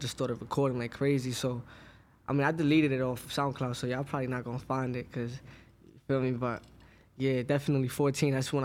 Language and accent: English; Brooklyn, New York, United States; Brooklyn, Crown Heights.